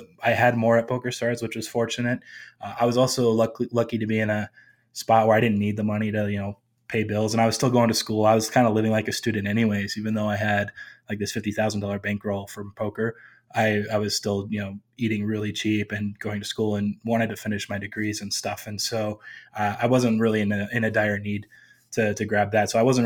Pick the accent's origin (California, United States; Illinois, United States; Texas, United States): California, United States; But the first time when I turned 18, where I grew up near Los Angeles, they have a few Indian casinos around where you only have to be 18 to play.